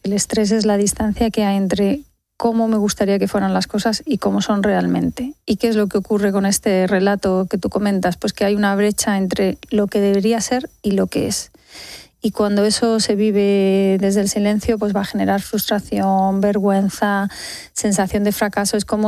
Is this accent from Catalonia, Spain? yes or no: no; Castilla-La Mancha, Spain; Yo vengo de un pueblo de Castilla-La Mancha y se trabajaba en el campo